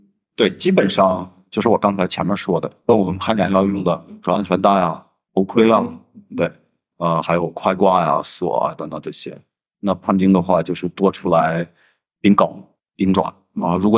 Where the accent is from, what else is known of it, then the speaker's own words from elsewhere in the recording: Inner Mongolia, China; 嗯，因为大家都知道我是一个内蒙古人嘛。